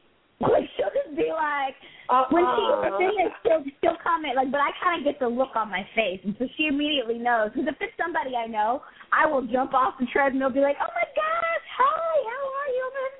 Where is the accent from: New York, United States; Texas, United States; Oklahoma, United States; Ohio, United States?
Texas, United States; Dallas; because I don't know what it is about Dallas, because I'm from Dallas. And I just see that when I go home, I run into everyone.